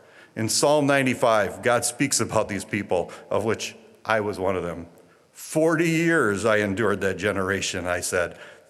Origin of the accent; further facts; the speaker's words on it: Minnesota, United States; moved away as an adult; So I grew up in Minnesota. I joined the Army Reserves, and then I went active duty in the Navy and left Minnesota.